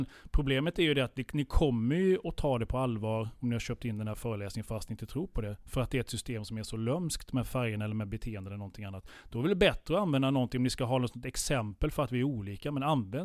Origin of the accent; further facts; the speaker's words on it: Halland County, Sweden; jag är man, jag är liksom hallänning